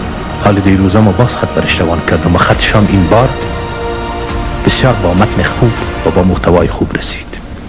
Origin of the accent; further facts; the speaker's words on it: Afghanistan; در اون صورت باز ما افغان هستیم.